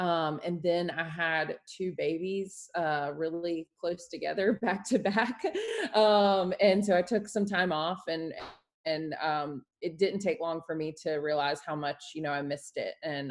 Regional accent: Anderson, South Carolina, United States; now in Charleston, United States; I'm from Anderson, South Carolina originally. I've lived in Charleston over 10 years now

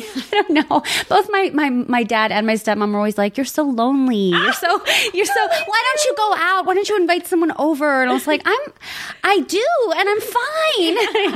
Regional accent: Flushing, New York, United States; also born or lived in Long Island; And I moved from Flushing to Long Island. But I went from like Queens, like super duper, like very diverse Queens to very white, somewhat very Jewish Long Island. So it was weird.

